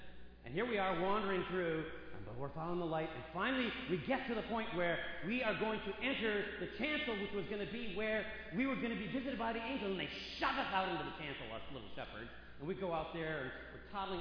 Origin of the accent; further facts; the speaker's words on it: Minneapolis, Minnesota, United States; I grew up in the Cathedral Church of St. Mark's in Minneapolis, Minnesota, and we're talking the bleak midwinter in Minneapolis, right?